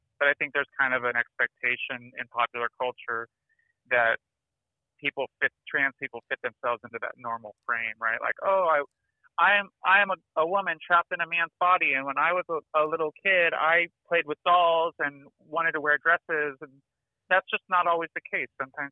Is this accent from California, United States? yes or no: yes; Napa, California, United States; I grew up in Napa, California, and fairly closeted, both in my gender identity and sexuality.